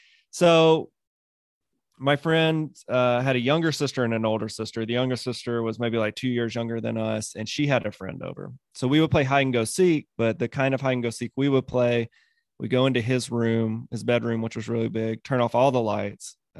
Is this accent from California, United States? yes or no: no; Mississippi, United States; So I was between 10 and 12, and I grew up in Mississippi.